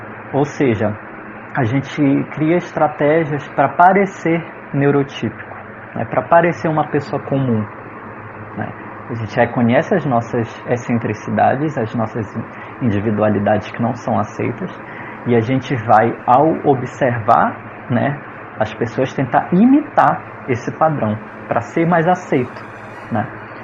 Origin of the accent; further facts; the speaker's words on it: Belém, Pará, Brazil; eu sou de Belém do Pará, a gente tem um ritmo aqui, né, que é o carimbó